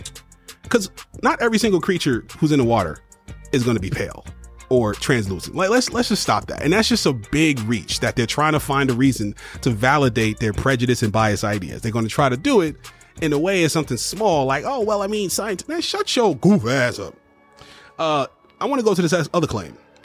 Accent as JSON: {"language": "English", "region": "New York", "country": "United States", "said": "Yeah, if you don't know, yeah, I'm from New York, but I'm a big"}